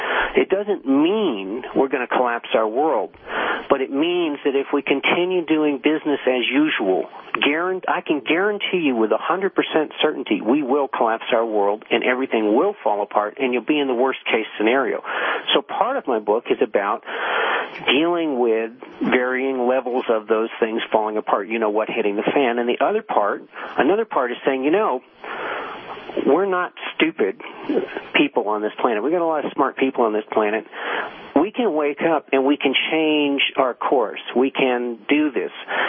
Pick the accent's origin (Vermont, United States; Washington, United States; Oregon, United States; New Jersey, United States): Vermont, United States; Yeah, I remember in Vermont. I'm from Vermont, and I wasn't there for the super ice storm 10 years ago